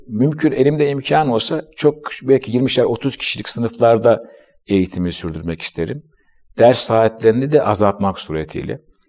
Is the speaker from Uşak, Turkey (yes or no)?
no; Ankara, Turkey; ben annemin babamın yanında yetiştim. Fakülteyi hep beraber okurduk, liseyi vesaire Ankara'da.